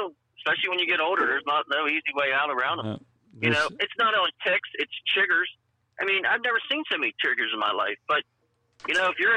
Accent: Maryland, United States; You know, I grew up in Maryland, stayed in Maryland, and I'm going to retire in Maryland somewhere.

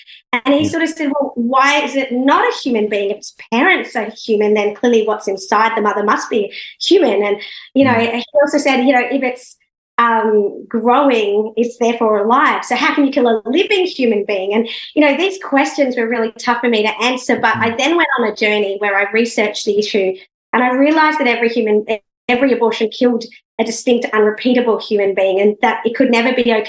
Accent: Sydney, New South Wales, Australia; When I was growing up in Sydney

